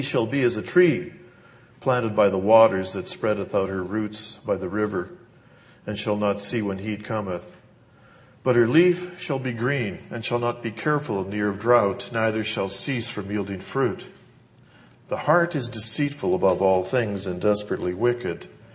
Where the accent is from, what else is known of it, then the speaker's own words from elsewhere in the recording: Saskatchewan, Canada; as most of you know, I'm originally from Saskatchewan.